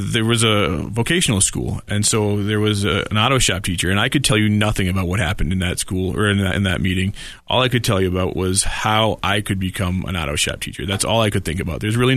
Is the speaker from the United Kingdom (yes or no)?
no; Massachusetts, United States; Well, I grew up in Western Mass.